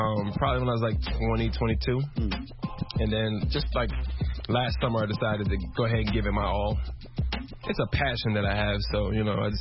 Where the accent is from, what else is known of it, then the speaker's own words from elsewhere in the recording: Springfield, Virginia, United States; My hometown is Springfield, Virginia. Newington, to be exact. It's about maybe 30 minutes from here. So I'm local, you know.